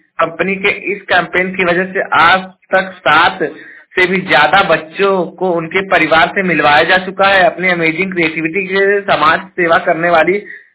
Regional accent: Jaunpur, Uttar Pradesh, India; और मैं उत्तर प्रदेश के जौनपुर जिले का निवासी हूं

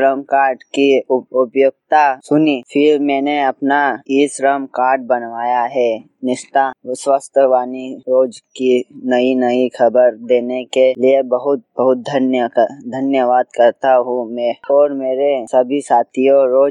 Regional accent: Songir, Maharashtra, India; और मैं ग्राम सोंगिर से हूँ।

